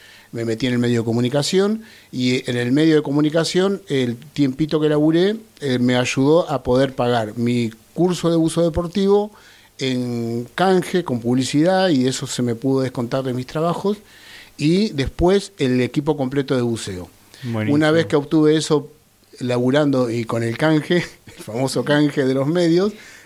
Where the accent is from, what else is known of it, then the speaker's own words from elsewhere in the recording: Puerto Madryn, Chubut, Argentina; born there; Bueno, nací en Puerto Madryn, 49 años ya, estoy ahí pisando los 50.